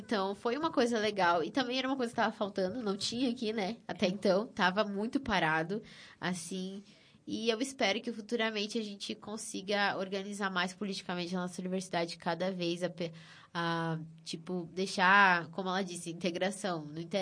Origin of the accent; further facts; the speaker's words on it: Frederico Westphalen, Rio Grande do Sul, Brazil; eu tenho consciência que eu sou de Frederico